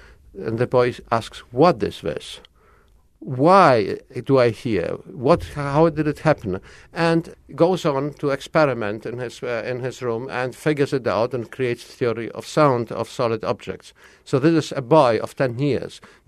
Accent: Krakow, Lesser Poland, Poland; English is a second language; I was born in Poland, in the south of Poland, in Krakow, in an environment which was in ruins after the Second World War

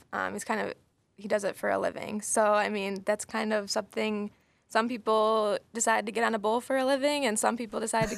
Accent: Kalkaska, Michigan, United States; I grew up in northern Michigan, up by Traverse City, from Kalkaska, Michigan.

